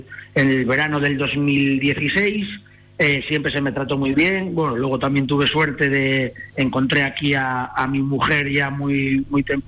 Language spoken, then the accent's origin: Spanish; Avilés, Asturias, Spain; now in A Coruña, Spain; Porque al final yo vengo de Avilés, que es una ciudad de 80.000 habitantes, muy pequeña, con muy pocas cosas